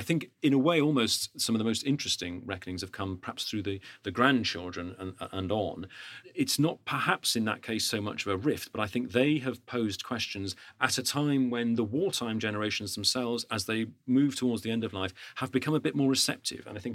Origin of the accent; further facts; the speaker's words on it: United Kingdom; And immediately, as a Brit, you look